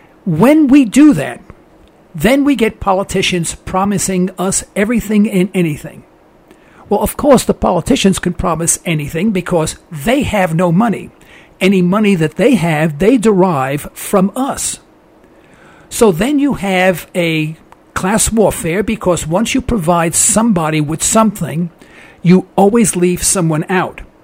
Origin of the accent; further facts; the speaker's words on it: United States; my father, of course, we're from America, and my father had his own business